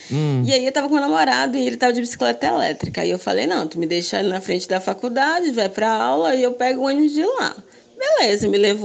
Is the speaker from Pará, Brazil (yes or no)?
yes; Pará, Brazil; sou aqui do Pará.